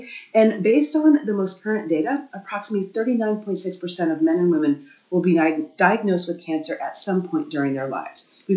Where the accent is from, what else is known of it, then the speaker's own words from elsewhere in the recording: Midwest, United States; So, you know, I grew up the daughter of two pharmacists. I grew up in the Midwest.